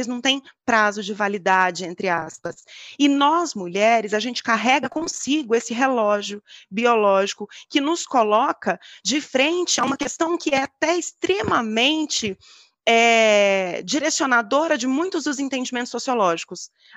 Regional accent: Mato Grosso, Brazil; eu fui para o Rio Grande do Sul, sou de Mato Grosso, fui para o Rio Grande do Sul, fiquei 1 ano longe do meu marido

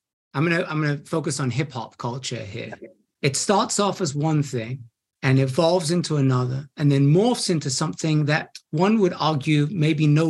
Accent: England, United Kingdom; I can use the fact that I'm English to get away with a lot of things

